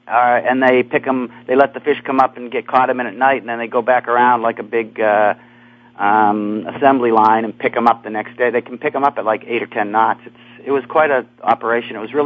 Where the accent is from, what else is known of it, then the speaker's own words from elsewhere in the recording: Massachusetts, United States; Well, I was growing up on Cape Cod, so we had water all around us.